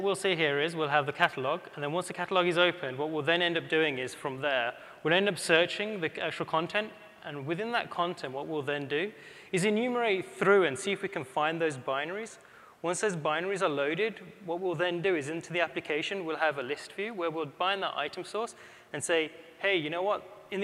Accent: United Kingdom; I'm British, so T for two kind of works quite nicely.

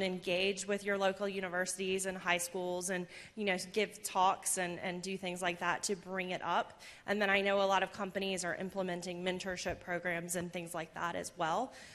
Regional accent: the South, United States; Not only am I a female in it, but I'm from the South, right?

